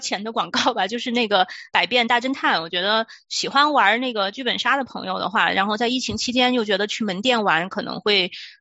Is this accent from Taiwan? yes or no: no; Chongqing, China; 对，我是重庆人